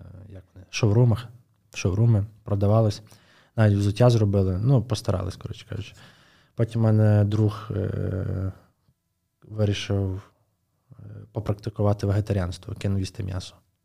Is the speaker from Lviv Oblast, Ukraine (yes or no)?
yes; Stryi, Lviv Oblast, Ukraine; Народився я в Стрию. Ну, насправді, я сам так, я насправді мушу зачепитися тему, що я зі Стрия, це 70 кілометрів від Львова.